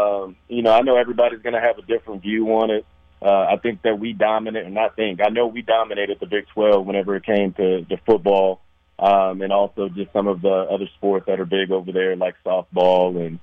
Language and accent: English; Tulsa, Oklahoma, United States; born and raised in Oklahoma, born up in the city, raised in Tulsa. Ended up coming from a military background